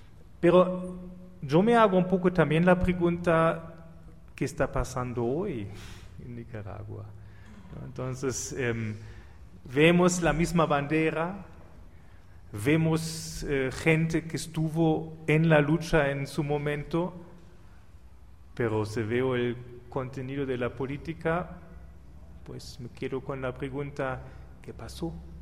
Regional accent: Hamburg, Germany; Spanish is a second language; yo soy de Hamburgo, del lado occidental, y tuvimos enfrente un muro

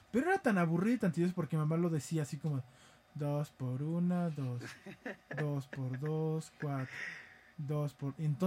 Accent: Mexico; Pero pues yo soy mexicano y les digo

